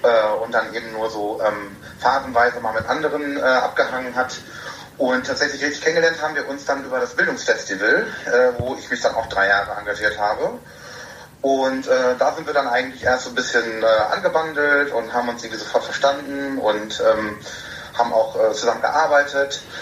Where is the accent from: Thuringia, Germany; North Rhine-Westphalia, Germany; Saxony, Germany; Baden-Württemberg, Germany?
North Rhine-Westphalia, Germany; Fellow 2016 aus NRW, komme gebürtig aus NRW und bin auch in NRW geblieben